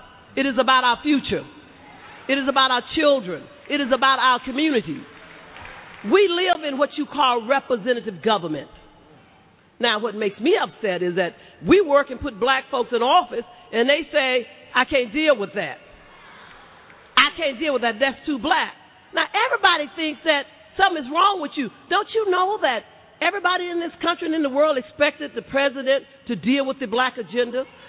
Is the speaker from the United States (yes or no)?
yes; Montgomery, Alabama, United States; now in Chicago, United States; Dr. King brought me to Chicago. I'm from Montgomery, Alabama. Grew up in the struggle.